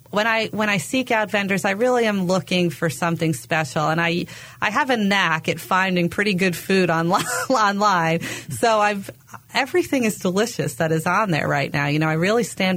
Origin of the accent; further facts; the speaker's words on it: Long Island, New York, United States; I grew up in Long Island, New York.